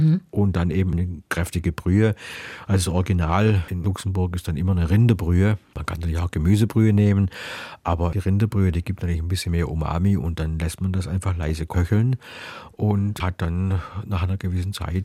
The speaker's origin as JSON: {"language": "German", "region": "Baden-Württemberg", "country": "Germany", "said": "Aber als Schwabe steige ich dann natürlich aus"}